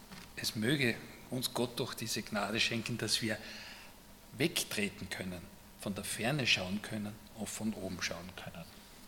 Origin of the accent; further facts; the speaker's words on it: Graz, Styria, Austria; wo ich als Kind aufgewachsen bin in Graz